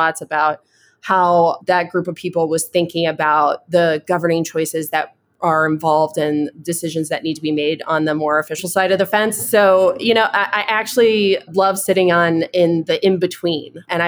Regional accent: Daytona Beach, Florida, United States; I grew up in Volusia County, Daytona Beach area.

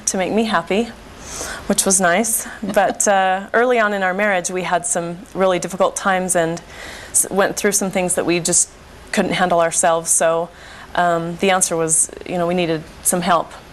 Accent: Salt Lake City, Utah, United States; Like you said, I was raised here in Salt Lake in a Christian home, and went to church my whole life, paid my tithing.

